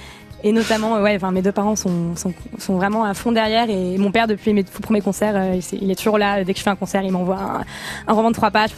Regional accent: Île-de-France, France; born there; je suis née à côté de Paris, mais dû au métier de mon papa, j'ai beaucoup déménagé dans mon enfance. J'ai fait une quinzaine de déménagements et j'ai fait toute la France et la Belgique

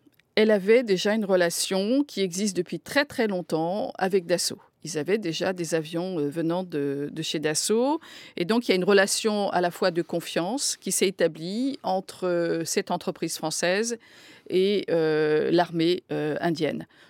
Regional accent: France; C'est pas parce que je suis française

